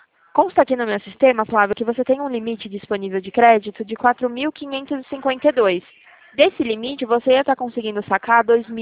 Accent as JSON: {"language": "Portuguese", "region": "São Paulo", "country": "Brazil", "said": "Eu sou de São Paulo."}